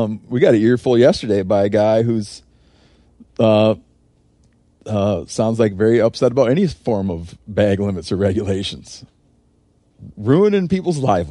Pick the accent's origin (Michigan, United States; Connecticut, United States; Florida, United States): Michigan, United States; Like when I grew up in Michigan for deer